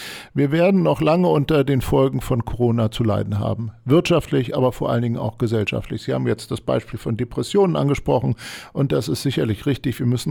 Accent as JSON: {"language": "German", "town": "Hanover", "region": "Lower Saxony", "country": "Germany", "said": "Ich komme aus Hannover"}